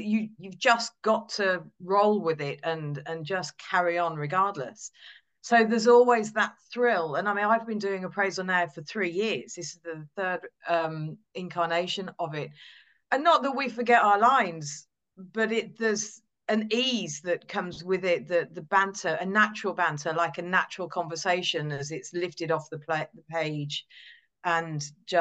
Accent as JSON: {"language": "English", "town": "Sutton Coldfield", "region": "West Midlands", "country": "United Kingdom", "tie": "born or raised there", "said": "Well, born and bred in Sutton Coldfield, really."}